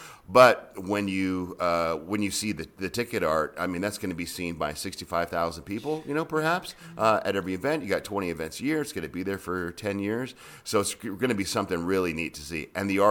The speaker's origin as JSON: {"language": "English", "region": "California", "country": "United States", "said": "I went to UNLV. Discovered something called gambling, and I got sent back to California. and then I moved here permanently from California in 2003 to make this my full-time home."}